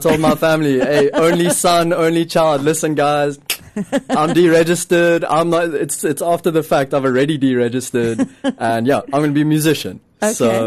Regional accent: Wilderness, Western Cape, South Africa; now in Muizenberg, South Africa; I'm from the Garden Route, you could say.

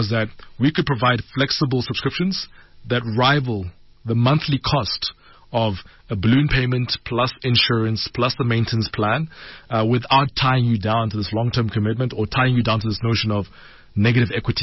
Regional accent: Pretoria, Gauteng, South Africa; I am now 35, so I'll have to hand over my youth card this year. But I grew up in Pretoria.

